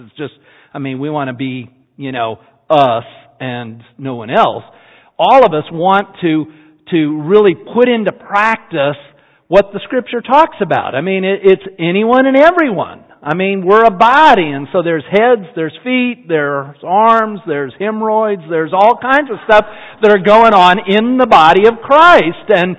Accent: Utah, United States; I'm from Utah, and, you know, grown up in Utah

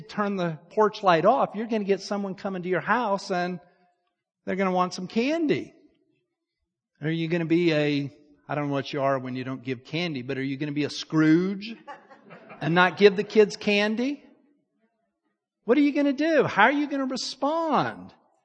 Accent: Salt Lake City, Utah, United States; I'll be honest, I grew up in Salt Lake. You know what the biggest holiday of Salt Lake in Utah is?

